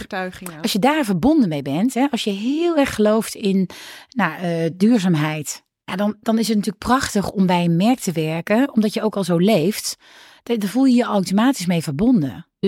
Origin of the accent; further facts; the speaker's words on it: North Brabant, Netherlands; Ik heb ook gewoon ik kom uit Brabant.